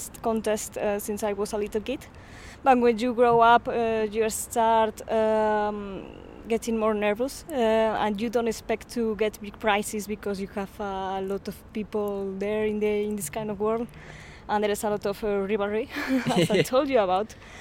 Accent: Spain; be promoting the book in the main cities here in Spain. We are gonna be in the big cities and in my hometown, of course.

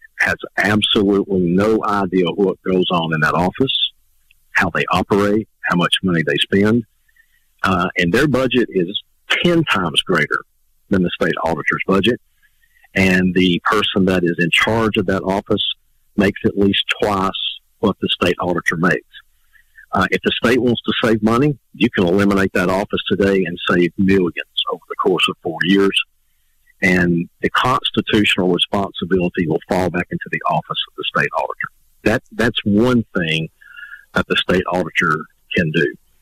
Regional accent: Somerton, Alabama, United States; also born or lived in Jasper, Alabama; I was born in Jasper, Alabama, raised in a small coal mining town in Somerton, Walker County.

